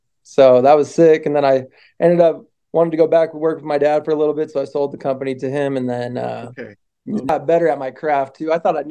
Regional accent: Denver, Colorado, United States; I mean, I grew up more on my mom's side of her family. Growing up in Denver, I played sports.

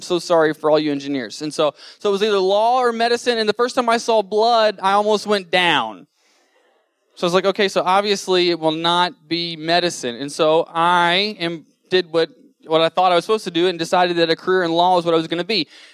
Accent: Front Royal, Virginia, United States; But I did grow up in small town America. I'm from Front Royal, Virginia, which is about an hour outside of D.C., all the way down 66.

